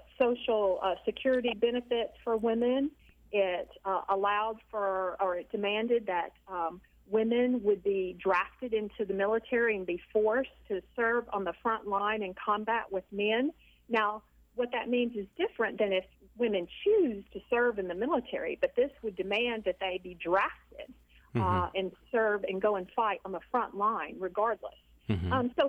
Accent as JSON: {"language": "English", "town": "Huntsville", "region": "Alabama", "country": "United States", "said": "I am from Alabama. I'm from Huntsville, Alabama."}